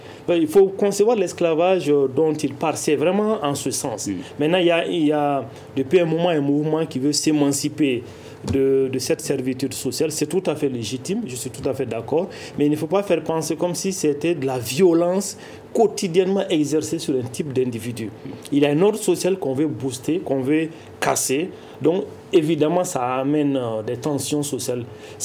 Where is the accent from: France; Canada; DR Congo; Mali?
Mali; Il y a un type d'esclavage domestique qu'on a ici chez nous au Mali.